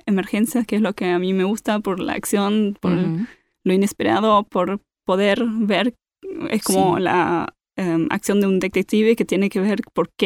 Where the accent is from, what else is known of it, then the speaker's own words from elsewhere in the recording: Montevideo, Uruguay; born there; Bueno, yo nací aquí en Montevideo, por eso tengo ese afecto por los uruguayos también.